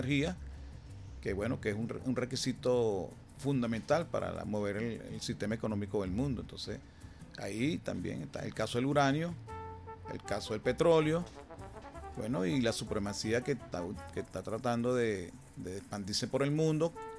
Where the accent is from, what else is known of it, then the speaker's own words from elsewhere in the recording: Venezuela; queremos que nos respeten a nosotros como venezolanos.